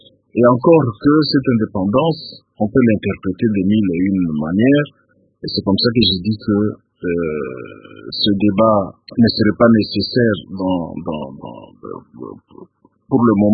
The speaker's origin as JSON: {"language": "French", "country": "DR Congo", "said": "Je suis Congolais, mais je suis avocat en plus."}